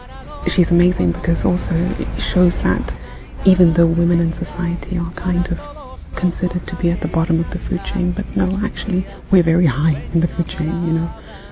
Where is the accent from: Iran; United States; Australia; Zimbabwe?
Zimbabwe; now in London, United Kingdom; I'm 29 years old and I'm originally from Zimbabwe and I live in London, in Mandeville.